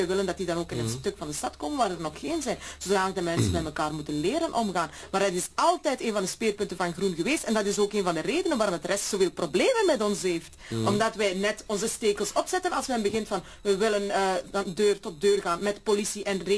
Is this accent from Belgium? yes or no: yes; Sint-Gillis-Waas, Flanders, Belgium; now in Antwerp, Belgium; Maar ik kom uit Sint-Giliswaas, ik heb daar jaren geleefd.